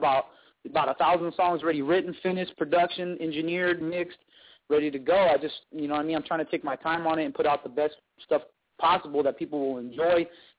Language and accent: English; Riverside, California, United States; I was born and raised in Riverside and the East Side.